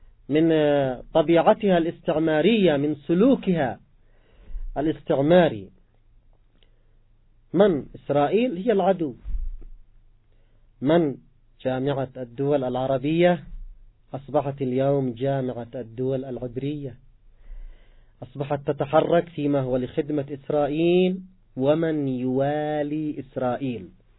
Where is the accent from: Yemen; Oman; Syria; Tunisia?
Yemen; نحن كشعب يمني